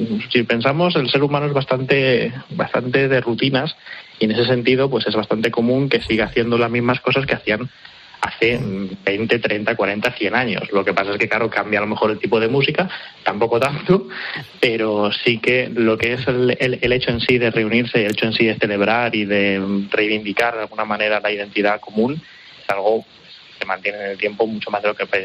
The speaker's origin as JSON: {"language": "Spanish", "town": "Siruela", "region": "Extremadura", "country": "Spain", "tie": "born or raised there", "said": "son ahí en Siruela, pero bueno, Siruela-Badajoz"}